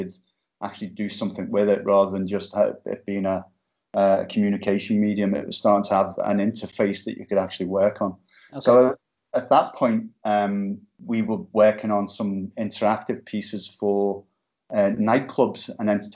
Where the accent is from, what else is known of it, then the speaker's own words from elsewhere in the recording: Liverpool, North West England, United Kingdom; Where I come from, Liverpool, as you probably tell from my accent, and there was only a few things I was very good